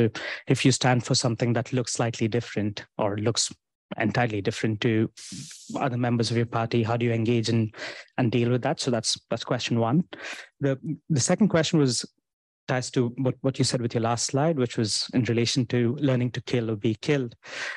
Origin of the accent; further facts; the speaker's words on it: India; English is a second language; So I come from India